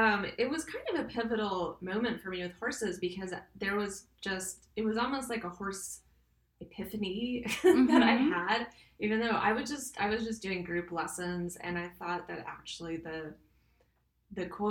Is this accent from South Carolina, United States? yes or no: yes; South Carolina, United States; Well, I grew up in South Carolina, and I was very blessed to live walking distance from a barn and equestrian stables.